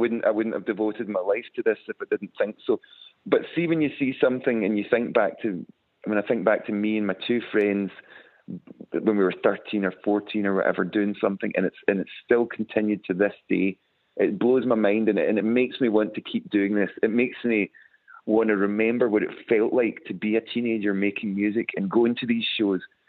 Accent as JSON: {"language": "English", "region": "Scotland", "country": "United Kingdom", "said": "But, you know, we're from the West Coast of Scotland."}